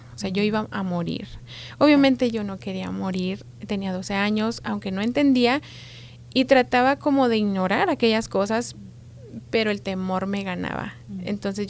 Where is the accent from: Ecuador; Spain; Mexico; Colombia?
Mexico; Colonia Guadalupe Victoria, Chihuahua; also born or lived in Ciudad Juárez; soy una más de Chihuahua. Una más de Chihuahua. Nací en Ciudad Juárez, uh-huh. Pero crecí en un pueblito muy pequeño. Ajá. Un pueblito pequeño, se llama Colonia Guadalupe Victoria.